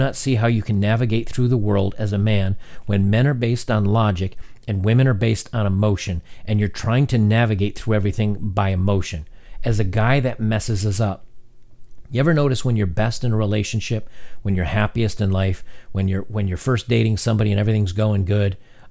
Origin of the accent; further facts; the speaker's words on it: Louisiana, United States; I grew up in Louisiana where the definition of a man is very narrow.